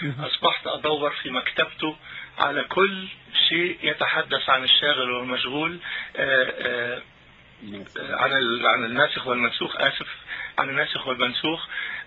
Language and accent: Arabic; Egypt; born or raised there